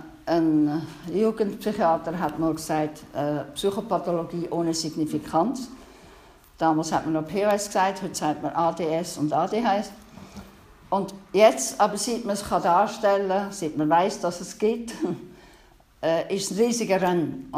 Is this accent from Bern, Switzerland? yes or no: no; Koblenz, Aargau, Switzerland; also ich bin ursprünglich aus dem Aargau, bin in Aarau in die Kantonsschule gegangen, in Koblenz in die Primarschule